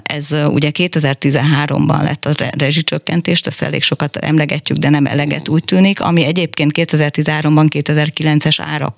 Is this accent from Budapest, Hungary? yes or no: no; Kaposvár, Somogy, Hungary; Én például kaposvári vagyok, és nálunk elég sokszor volt barna víz, még a gyerekkoromban emlékszem rá